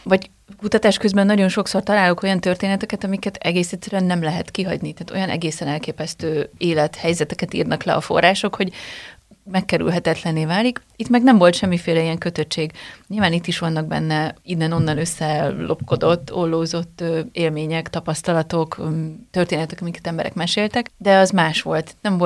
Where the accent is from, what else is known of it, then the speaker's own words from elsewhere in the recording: Cluj-Napoca, Cluj County, Romania; moved away; főleg amíg még Kolozsváron éltünk, mert amikor eljöttünk, ott kellett hagyni egy részét a könyvtárnak